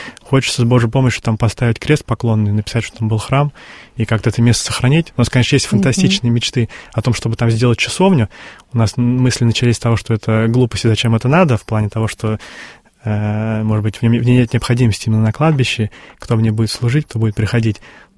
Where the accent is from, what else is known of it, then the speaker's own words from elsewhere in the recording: Inzhavino, Tambov Oblast, Russia; я упоминаю, что я из Тамбовской области